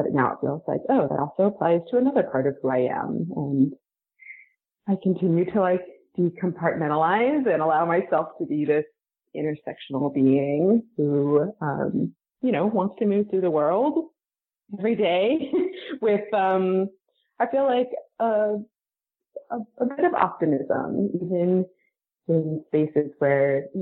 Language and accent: English; California, United States; now in Los Angeles, United States; I feel pretty strongly rooted in being a Californian. I am on the West Coast. I was born and raised in this state.